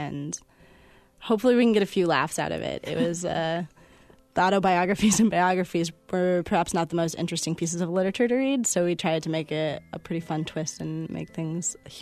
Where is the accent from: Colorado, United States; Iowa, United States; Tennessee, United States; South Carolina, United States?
Iowa, United States; Des Moines; I'm from Des Moines, Iowa, and I didn't really know anything about Grinnell before I came to school here.